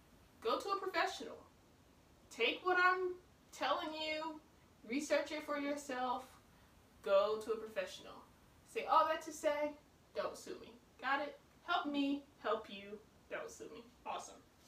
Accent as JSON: {"language": "English", "town": "Blytheville", "region": "Arkansas", "country": "United States", "lives_now": "Philadelphia, United States", "said": "For example, I'm from Blytheville, Arkansas. I often think about what I paid to live in Philadelphia"}